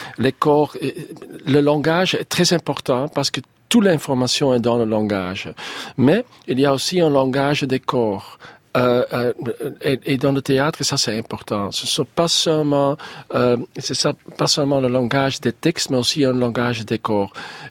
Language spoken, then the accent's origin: French; Flanders, Belgium; Moi, je suis belge, mais je suis aussi flamand. Moi, je suis aussi cosmopolitain.